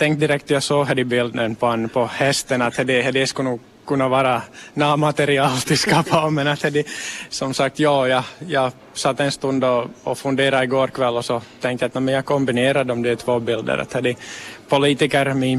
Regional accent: Nedervetil, Ostrobothnia, Finland; Jag tror nog att det är nog bara att jag är från Nedervä till. Att det är ganska lite i Nedervä till bo som är humorbefria.

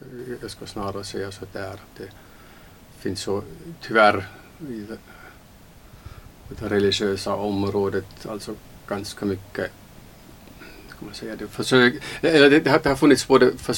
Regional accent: Baden-Württemberg, Germany; Swedish is a second language; now in Sweden; vi flyttade från Waldön till Oberaisersheim i Tyskland och det ena är alltså Baden, man talar alltså en dialekt som heter Badisch och sen flyttade vi över gränsen till en dialekt som heter Schwäbisch.

